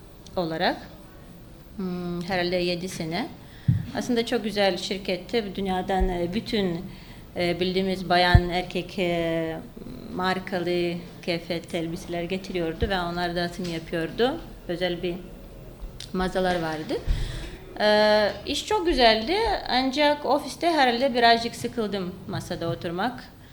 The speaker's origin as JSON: {"language": "Turkish", "town": "Vilnius", "region": "Vilnius County", "country": "Lithuania", "tie": "born there", "second_language": "Turkish", "said": "Aslında Vilnius'ta, başkentte doğdum."}